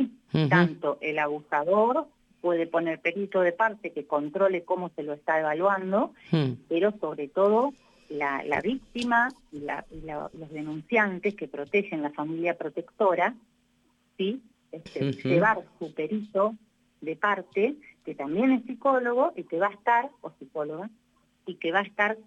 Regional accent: Argentina; soy, bueno, de Argentina, sí, tengo por ambas partes, mis antecedentes son antepasados con vascos

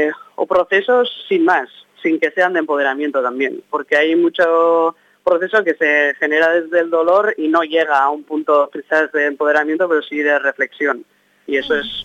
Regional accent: Arrasate, Basque Country, Spain; la furia que vive también en Arrasate, en mi pueblo también

